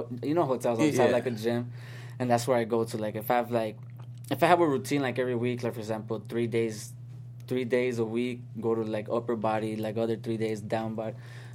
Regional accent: Tucson, Arizona, United States; Where I'm looking forward to more is more here in LA, but I'm from Arizona.

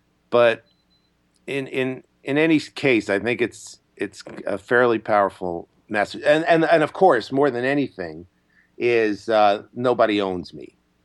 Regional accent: New York, United States; I mean, I'm from New York. I've known him for 20 years, 30 years here

